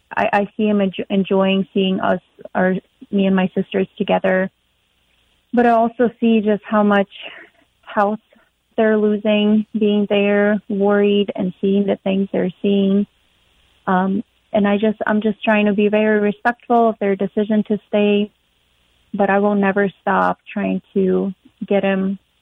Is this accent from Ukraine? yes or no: yes; Ukraine; moved away as an adult; now in United States; Obviously, the fact that I'm from Ukraine, I immigrated to the United States to work at a greenhouse that I now manage.